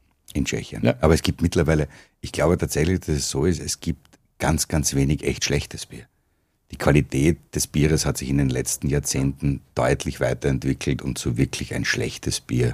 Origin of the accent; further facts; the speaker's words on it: Villach, Carinthia, Austria; Ich bin gebürtiger Villacher und auch noch sehr tief verwurzelt in meiner Heimatstadt.